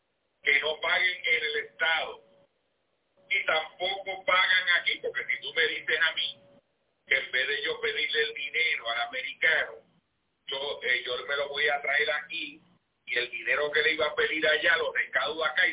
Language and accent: Spanish; Costa Rica; Y ve, Costa Rica, tenemos un problema de credibilidad económica.